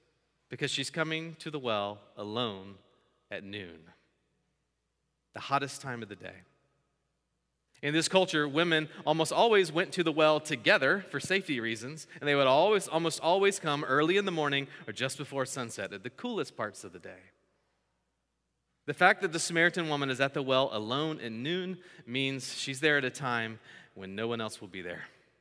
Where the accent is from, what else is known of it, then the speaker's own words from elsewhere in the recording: Florence, South Carolina, United States; This is my home state. I'm from Florence, South Carolina. Any Florence people in here?